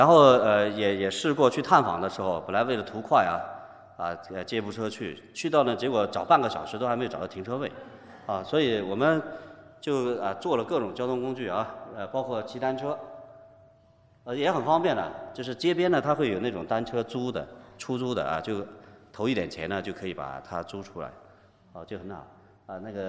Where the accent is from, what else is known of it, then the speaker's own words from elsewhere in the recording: Ningxia, China; also born or lived in Hunan / Ürümqi; 小时候因为在宁夏长大，我是湖南人，爸爸妈妈他们从湖南就去到宁夏这边，所以从小在那边长大，周围有很多回族的朋友，然后又有四年的时间呢是在乌鲁木齐